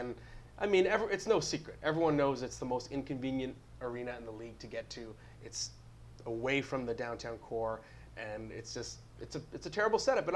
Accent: Ottawa, Ontario, Canada; I'm from Ottawa originally.

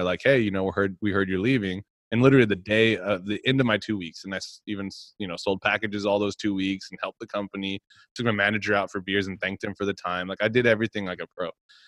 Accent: Texas, United States; And I'm from Texas. I have a bunch of friends there.

